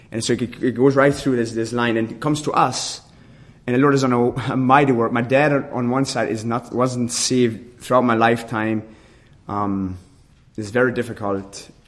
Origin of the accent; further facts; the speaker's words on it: Manitoba, Canada; So Manitoba itself, where I'm from Winnipeg. I live in Winnipeg now, but my colony that I was from was in Manitoba. One of them that was like an hour from Winnipeg. So that's where I grew up.